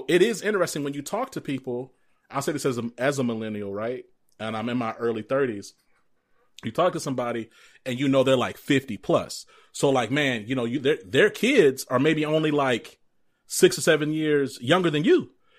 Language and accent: English; Georgia, United States; born there; I'm Southern, right? It's like my family's from Mississippi. And then I grew up in, I was born in Georgia, but both sides of my family from Mississippi.